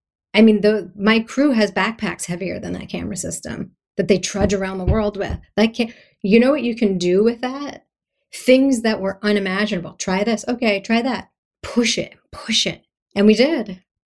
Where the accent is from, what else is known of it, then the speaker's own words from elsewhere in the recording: Philadelphia, Pennsylvania, United States; I'm from Philadelphia. I have no right making a film about Canada.